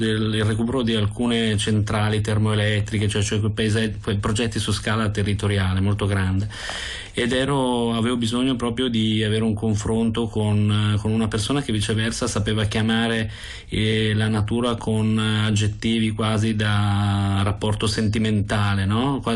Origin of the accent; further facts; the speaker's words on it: Milan, Lombardy, Italy; io le piante in verità le ho scoperte dove sono nato e cresciuto, cioè a Milano.